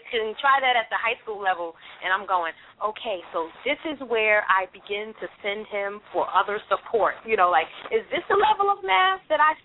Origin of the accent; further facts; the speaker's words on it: The Bronx, New York, United States; I'm from New York. I'm from the Bronx, girl. My father is from North Carolina.